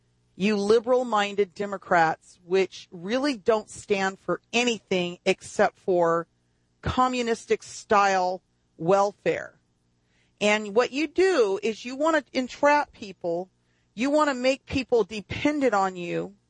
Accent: Texas, United States; born there; I'm trying to get my old parents to move to Texas because I was born in Texas.

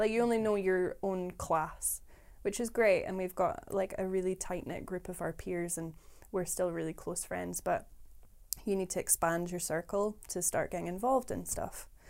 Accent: Edinburgh, Scotland, United Kingdom; I'm from Edinburgh originally, and I moved up for that.

